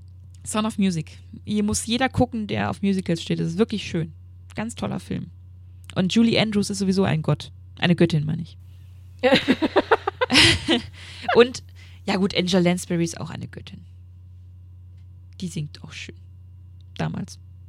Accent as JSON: {"language": "German", "town": "Bochum", "region": "North Rhine-Westphalia", "country": "Germany", "said": "Was ich auf keinen Fall euch empfehlen kann als Bochumer"}